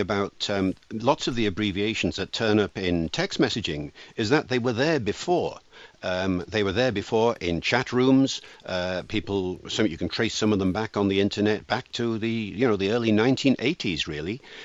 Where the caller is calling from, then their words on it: Wales, United Kingdom; That's, seeing as I'm speaking from Wales, I appreciate that.